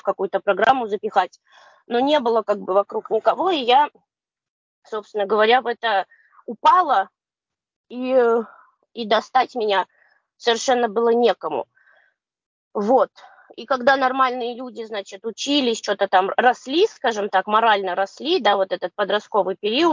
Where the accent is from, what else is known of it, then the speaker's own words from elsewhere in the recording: Kazan, Tatarstan, Russia; Я вообще сама из Казани родом. Родом я из Татарстана.